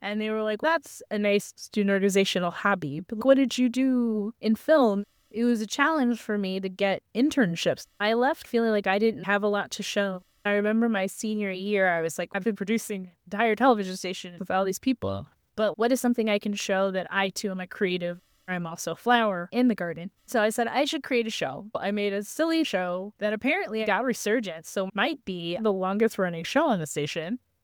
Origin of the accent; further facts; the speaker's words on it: Michigan, United States; I do the introduction of, I'm from Michigan.